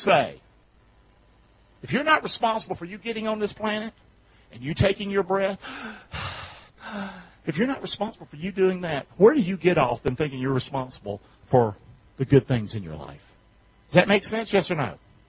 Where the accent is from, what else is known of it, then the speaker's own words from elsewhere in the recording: Rockingham, United States; I'm from Rockingham. I can always remember where I'm from, Rockingham.